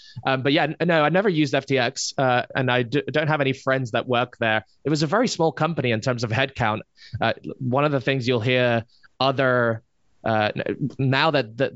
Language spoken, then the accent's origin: English; Hong Kong; So I grew up in Hong Kong